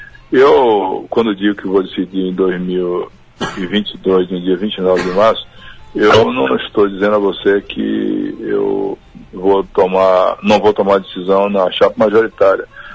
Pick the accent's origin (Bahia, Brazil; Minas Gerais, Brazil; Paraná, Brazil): Bahia, Brazil; Rui Barbosa; eu sou muito humilde, tenho formação do interior, sou de Rui Barbosa